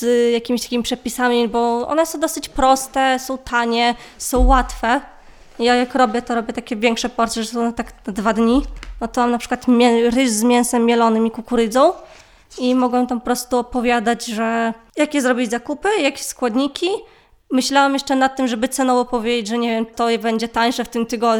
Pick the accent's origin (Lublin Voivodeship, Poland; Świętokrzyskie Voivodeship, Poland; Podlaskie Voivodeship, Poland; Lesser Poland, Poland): Podlaskie Voivodeship, Poland; Suwałki; pochodzę z Suwałk, studiuję pedagogikę przedszkolną i wczesnoszkolną.